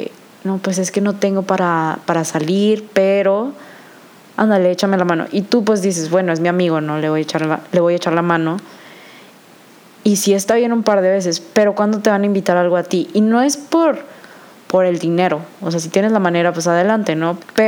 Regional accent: Monterrey, Nuevo León, Mexico; tengo 21 años y soy de Monterrey.

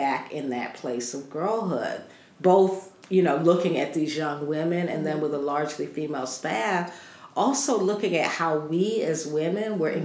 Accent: Brooklyn, New York, United States; You know, I grew up in Brownsville, Brooklyn. I left home when I was 13 years old.

